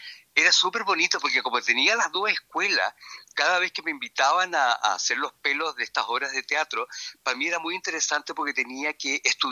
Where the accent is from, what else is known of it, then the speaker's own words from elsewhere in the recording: Santiago, Santiago Metropolitan Region, Chile; nacido y criado en Santiago, lo que de una u otra manera me hace tener una visión acerca de mi pueblo especial